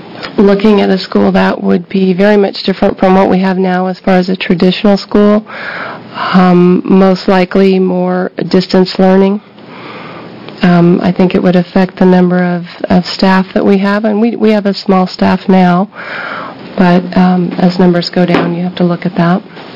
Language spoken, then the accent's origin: English; Oregon, United States; I did graduate from Mitchell High School, so I am a Wheeler County girl.